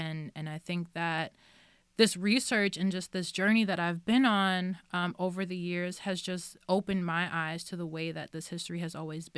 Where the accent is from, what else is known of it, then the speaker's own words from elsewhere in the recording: New York City, New York, United States; I come from New York City, obviously, which is seen as the hub of art and culture and museums and blah, blah, blah.